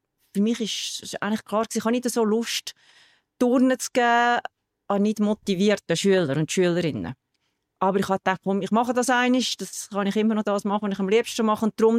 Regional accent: Saxony, Germany; Also ich bin in Sachsen aufgewachsen, zusammen mit zwei Schwestern.

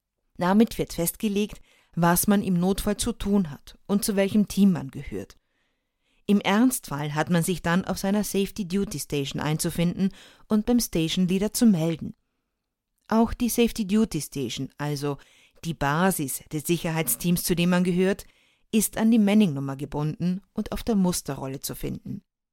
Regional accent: Austria; Ich bin Österreicherin, habe aber alle meine Seemannsprüfungen in Deutschland abgelegt

